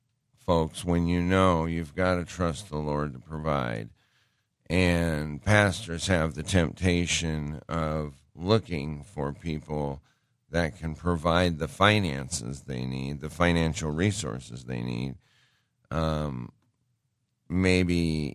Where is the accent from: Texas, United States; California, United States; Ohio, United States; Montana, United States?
Montana, United States; Great Falls; You know, I grew up in Montana, and one direction, I grew up in Great Falls, and if I looked to the west, I saw the Rockies.